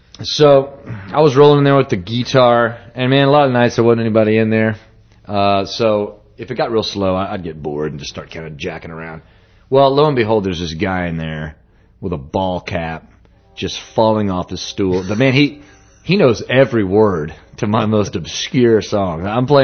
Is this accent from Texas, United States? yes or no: yes; Dallas, Texas, United States; now in Fort Worth, United States; but moved back to Fort Worth, and I'm from Dallas originally